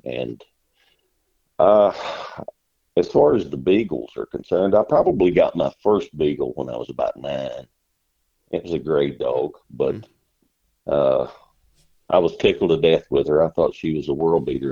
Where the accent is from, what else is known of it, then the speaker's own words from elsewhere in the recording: Kentucky, United States; I'm from Eastern Kentucky, the Appalachians, and my family has been in Appalachia for between 6 and 7 generations. So I'm a born and bred mountaineer, I guess